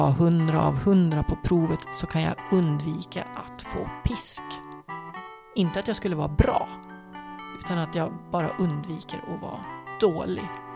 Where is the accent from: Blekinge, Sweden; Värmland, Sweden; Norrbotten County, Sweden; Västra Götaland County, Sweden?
Norrbotten County, Sweden; Piteå; För det var, jag menar, jag kommer ju från Piteå. Det är ju mitt ursprung.